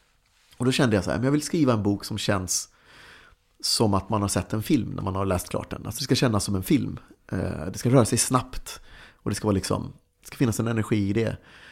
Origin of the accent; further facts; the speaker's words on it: Helsingborg, Skåne, Sweden; also born or lived in Uppsala; väldigt hårt för att vi skulle bo i ett bra område i Helsingborg. Och liksom, anledningen till att vi flyttade från Uppsala, var vi bodde i Gränby, som på den tiden, jag vet inte hur det är idag, men på den tiden så var det väldigt nedgånget och sådär.